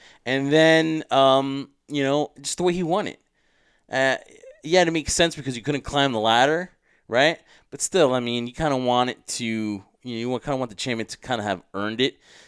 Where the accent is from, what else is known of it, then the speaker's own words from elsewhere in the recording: New Jersey, United States; And, you know, we're from Jersey, too, so we really like to, you know, support everyone who, you know, is in Jersey.